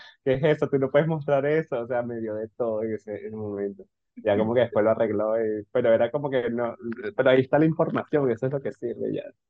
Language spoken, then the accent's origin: Spanish; Venezuela; now in Peru; la primera vez que yo me fui, fue en el 2016 de Venezuela.